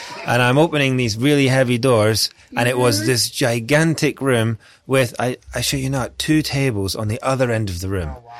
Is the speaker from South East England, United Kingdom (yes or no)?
no; Scotland, United Kingdom; I'm Scottish, so if university is free, it's completely silly not to go to it.